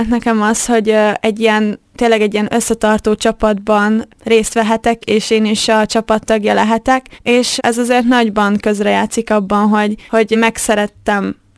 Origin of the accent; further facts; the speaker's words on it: Kazincbarcika, Borsod-Abaúj-Zemplén, Hungary; ugye én kazincbarcikai születésű vagyok, és ott ismerkedtem meg magával az atlétikával